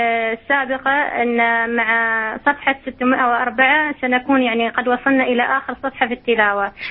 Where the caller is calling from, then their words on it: United Arab Emirates; من الإمارات.